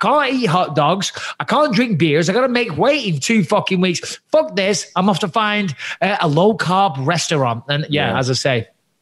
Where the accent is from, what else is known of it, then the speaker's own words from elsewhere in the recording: England, United Kingdom; growing up in England, watching football